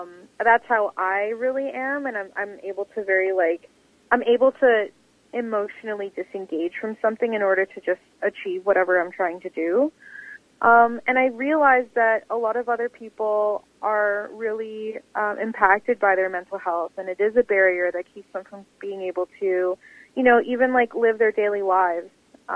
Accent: Canada; now in Philippines; Like I live in that culture, but at the same time, I'm from Canada. And so when I'm in the Philippines

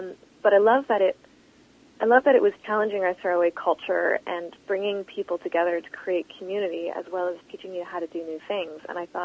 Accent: Mission, British Columbia, Canada; Yeah, I grew up in Mission, actually.

